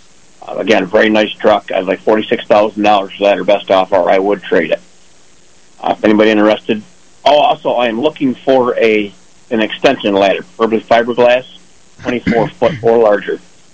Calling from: Wellsville, New York, United States; Down by Wellsville.

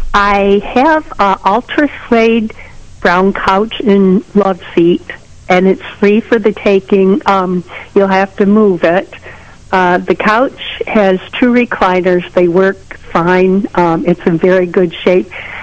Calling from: Warsaw, United States

